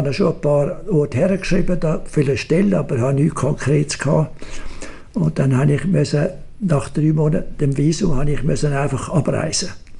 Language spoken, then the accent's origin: German; Erlenbach, Zurich, Switzerland; Und wir sind zum grössten Teil in Irlenbach am Zürichsee aufgewachsen, während dem Krieg.